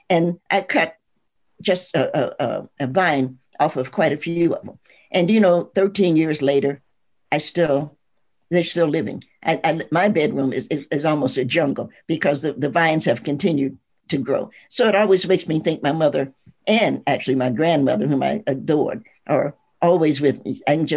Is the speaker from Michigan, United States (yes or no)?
no; Knoxville, Tennessee, United States; born there; I was born in Knoxville, Tennessee, which is right here in the middle.